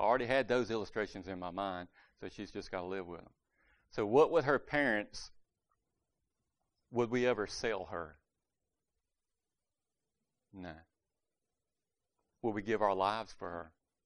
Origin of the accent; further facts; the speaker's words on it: Reesville, North Carolina, United States; born there; Do I feel like I'm valued because I was born in Reesville, North Carolina?